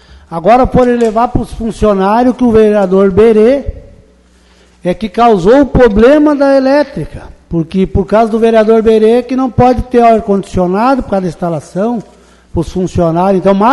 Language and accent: Portuguese; Brazil; born there